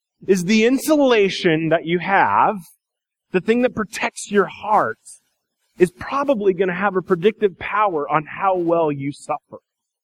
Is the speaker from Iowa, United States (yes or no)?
yes; Iowa, United States; there's cotton long underwear, the stuff that I grew up wearing in Iowa.